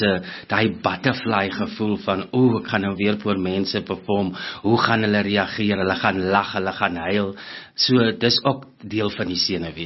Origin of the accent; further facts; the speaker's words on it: Groblershoop, Northern Cape, South Africa; also born or lived in Upington; ek is 'n Noordkaper. Ek het groot geword in Groblershoop. Ek is gebore in Appington, maar net gebore. Groblershoop is so 120 kilo's uit Appington uit. Ek het daar groot geword, gematrikuleer. En daarna het ek Pretoria toe gekom om drama te studeer.